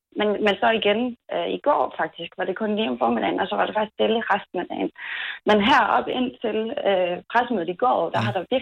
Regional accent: Rødekro, Region of Southern Denmark, Denmark; Jeg er nede fra Rødekro.

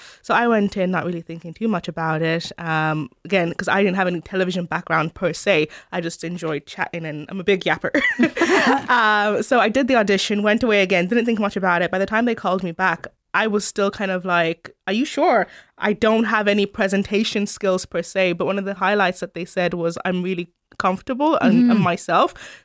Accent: Ennis, Munster, Ireland; So I grew up in Ennistown, County Clare.

